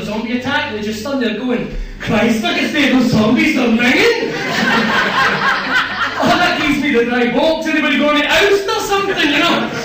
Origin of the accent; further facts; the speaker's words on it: Irvine, Scotland, United Kingdom; I'm in Glasgow. Aye, so it's nice to be in Glasgow. Because when I'm from Irvine, you see, it's coming to Glasgow, it's like fucking Disneyland to me.